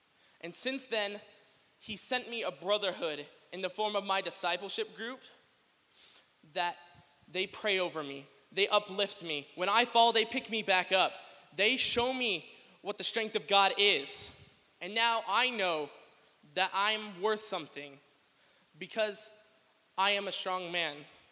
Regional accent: Edmond, Oklahoma, United States; I am from Edmond, Oklahoma. I'm about to turn 17

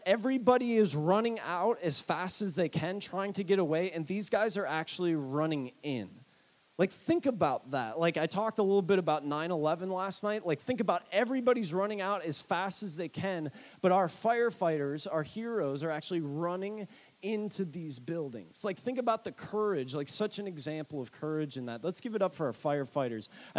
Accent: Illinois, United States; And when I was younger, I grew up in Illinois. Growing up in Illinois during the 90s, like, Michael Jordan was the guy.

